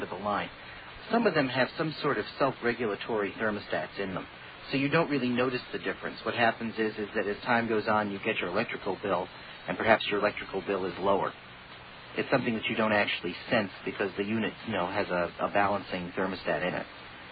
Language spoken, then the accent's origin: English; Boston, Massachusetts, United States; moved away; being a earthquake-conscious Californian now, Sam, I'm from Boston, where we don't really get earthquakes. We get blizzards